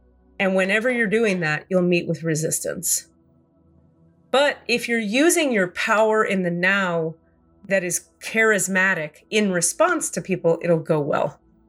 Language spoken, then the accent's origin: English; Miami, Florida, United States; the area code of Miami is 305, and I was born and raised in Miami.